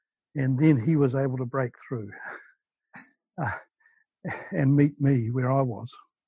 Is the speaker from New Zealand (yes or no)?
yes; New Zealand; I'm from New Zealand.